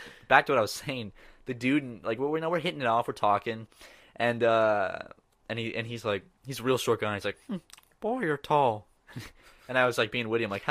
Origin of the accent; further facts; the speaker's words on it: Charleston, South Carolina, United States; Actually, well, I'm from Charleston, which is, like, the city beach town of Charleston.